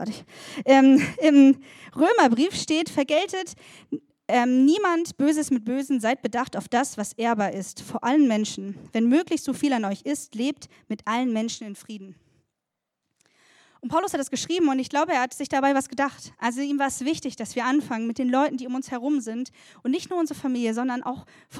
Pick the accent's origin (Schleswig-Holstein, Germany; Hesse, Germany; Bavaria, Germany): Schleswig-Holstein, Germany; ich komme aus Schleswig-Holstein, das ist ja das schönste Bundesland der Welt, und ich wohnte in der Nähe von Hamburg.